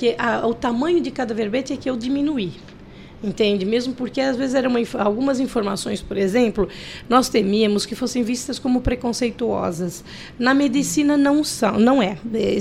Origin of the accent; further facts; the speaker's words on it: Minas Gerais, Brazil; eu sou mineira